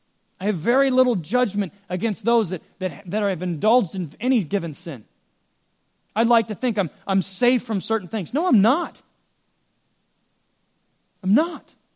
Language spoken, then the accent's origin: English; United States; I'm an American, she's Brazilian, yada, yada.